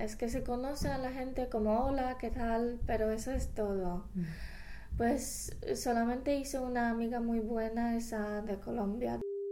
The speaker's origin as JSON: {"language": "Spanish", "country": "Poland", "second_language": "Spanish", "said": "Pero porque yo soy polaca"}